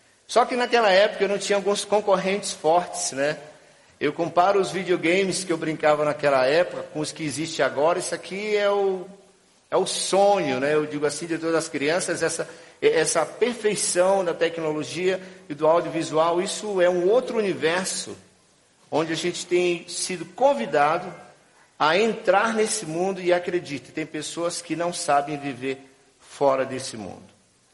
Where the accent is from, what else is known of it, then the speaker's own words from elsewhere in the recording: São Luís, Maranhão, Brazil; sou natural de São Luís do Maranhão, né?